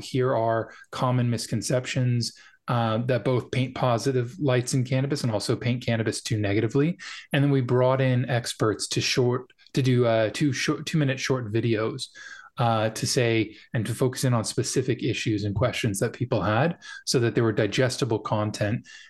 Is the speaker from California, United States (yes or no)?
yes; Los Angeles, California, United States; saw the differences in the way that friends were being treated, Black friends versus white friends growing up in Los Angeles, very different treatment by the police.